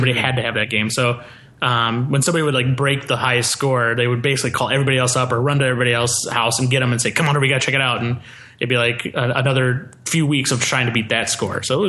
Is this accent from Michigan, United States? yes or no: yes; Michigan, United States; It was a chain of stores in where I grew up in Michigan.